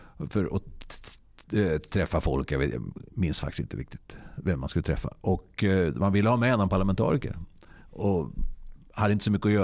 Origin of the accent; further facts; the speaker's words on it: Sweden; jag gick där och tänkte, jag är svensk.